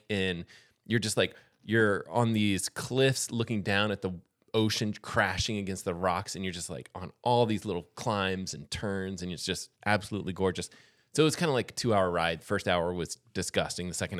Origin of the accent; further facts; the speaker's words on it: Washougal, Washington, United States; I'm from Washougal. People from Washougal are gonna write in and be like, no.